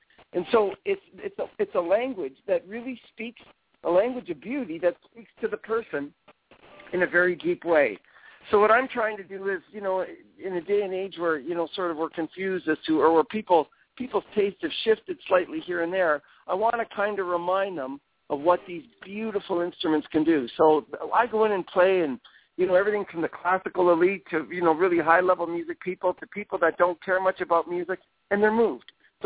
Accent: Canada; moved away; I'm originally from Canada, and I moved to this beautiful country in 1997.

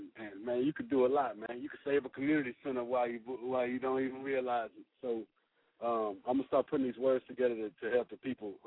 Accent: Houston, Texas, United States; I'm from Houston, Texas, man. Ain't no Twitter beef down here, man.

